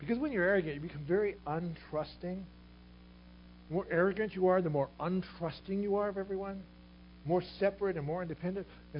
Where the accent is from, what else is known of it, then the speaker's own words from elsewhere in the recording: Ohio, United States; You know, I'm from Ohio, but I've been to Michigan